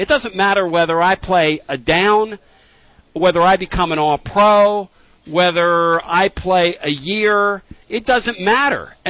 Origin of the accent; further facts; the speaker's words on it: Philadelphia, Pennsylvania, United States; I grew up in Philly, Marcus, so we would go to Philadelphia Stars games